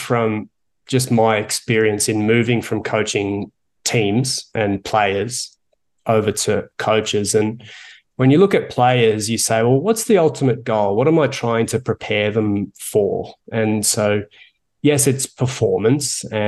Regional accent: Melbourne, Victoria, Australia; moved away as an adult; now in Toronto, Canada; I'm from Melbourne originally. I moved here in 2009 and it was the typical Aussie thing of go away for a couple of years and work overseas with the intent to go home.

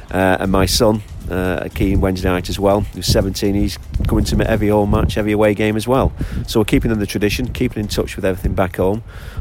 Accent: North West England, United Kingdom; Born and bred in Lancashire, but born up as an owl.

